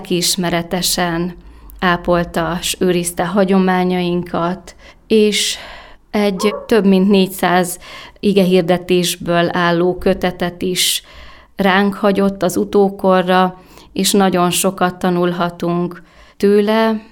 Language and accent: Hungarian; Borsod-Abaúj-Zemplén, Hungary; Én magam is helyben elkötelezett, borsodi embernek tartom magam, hiszen ebben a megyében nőttem fel, és szívügyemnek tekintem én is ezt a településrészt, ezt a környezetet